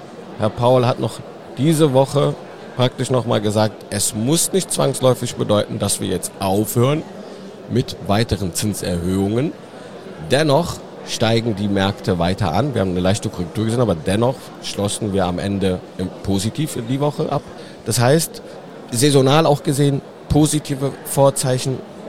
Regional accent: Cologne, North Rhine-Westphalia, Germany; Ich bin ja aus Köln. Normalerweise würden wir ja heute Karneval feiern.

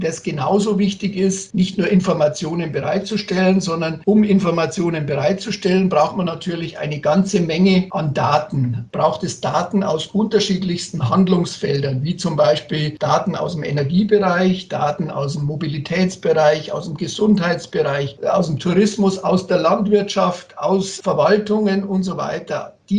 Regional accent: Bavaria, Germany; born there; now in Munich, Germany; Also gebürtig komme ich aus dem Bayerischen Wald, wohne aber schon seit vielen, vielen Jahren in München.

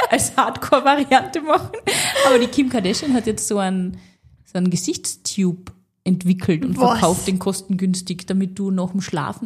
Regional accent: Carinthia, Austria; ich komme ja aus Kärnten und bei uns gibt's keine Straßenbahnen und auch keine Busse, so viele. Und ich habe in Kärnten ja meinen Führerschein gemacht und da Auto fahren gelernt.

